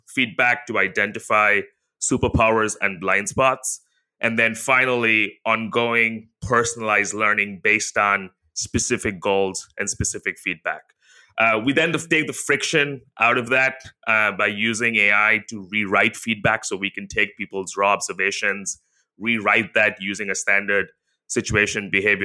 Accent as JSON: {"language": "English", "country": "India", "tie": "born or raised there", "lives_now": "Singapore", "said": "I live in Singapore with my wife, where we both grew up in Asia. So I grew up in India."}